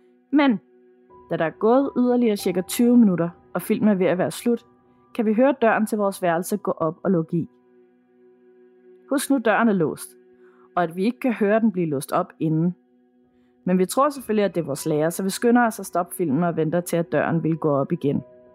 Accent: Central Denmark Region, Denmark; jeg voksede op i en lille landsby i Midtjylland. Det er en af de byer, hvor alle kender de fleste.

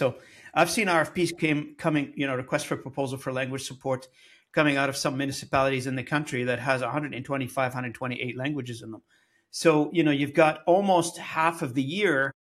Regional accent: Lebanon; moved away as an adult; now in Canada; I'm from Lebanon originally. I've been here in the country for, I don't know how many decades now. I forgot. I came here as a young man. And I tell you, I came to Canada to become Canadian.

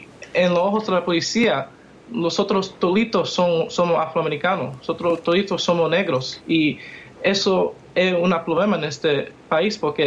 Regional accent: Dominican Republic; now in United States; Yo soy un dominicano en este país. Yo soy un descendiente de África

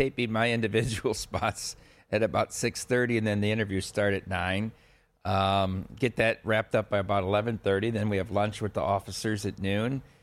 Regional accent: Dubuque, Iowa, United States; I'm from Dubuque, Iowa.

